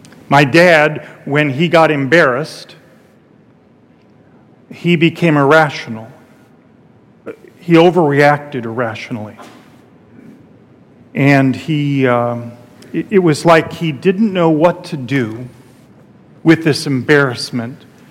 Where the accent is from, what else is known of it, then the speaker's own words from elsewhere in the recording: Phoenix, Arizona, United States; I always wanted a white linen coat, but I'm from Phoenix, and there's no time when it works.